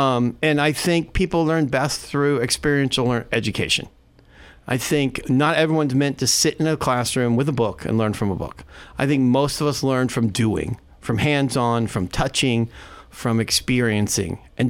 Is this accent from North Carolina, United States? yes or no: no; Ohio, United States; I grew up in Southern Ohio. I had 11 brothers and sisters, grew up on a farm throwing rocks at the Ohio River.